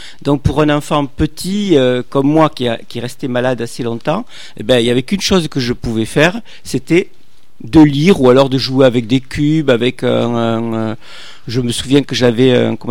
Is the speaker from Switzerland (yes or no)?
no; south of France, France; Moi, je suis né dans le Midi de la France. C'était une école comme dans toutes celles du Midi de la France